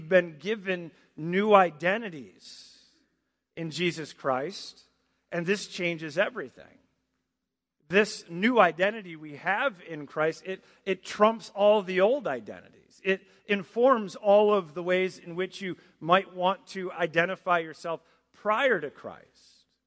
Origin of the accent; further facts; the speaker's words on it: Traverse City, Michigan, United States; born there; I also inherited an American citizenship through them as I was born in Traverse City, Michigan.